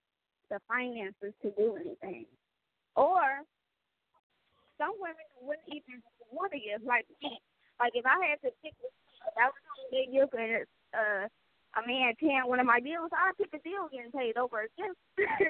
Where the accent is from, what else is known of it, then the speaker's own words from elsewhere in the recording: Midwest, United States; So, me personally, I'm from the Midwest.